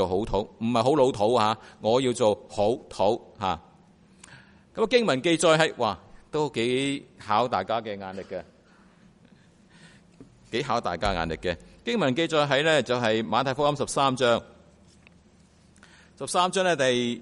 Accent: China; 我哋中国人有句说话就系忠言逆耳

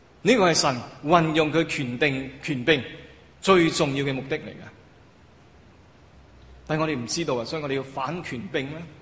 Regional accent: China; 人类上太空，不止我们中国人，上太空这个好事，表示我们的科技的能力。

